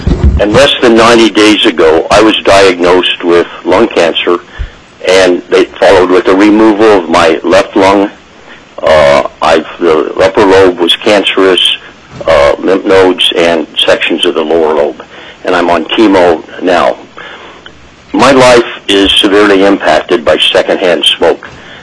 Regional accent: Fairbanks, Alaska, United States; I'm from Fairbanks. I am a business owner in both Fairbanks and Anchorage

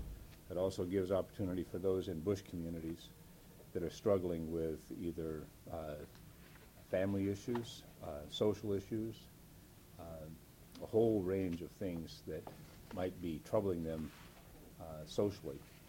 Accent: Nenana, Alaska, United States; The one that I'm particularly interested in is the one in my hometown, Nenana.

